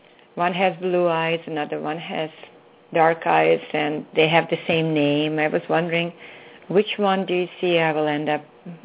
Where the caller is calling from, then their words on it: California, United States; I'm calling from California.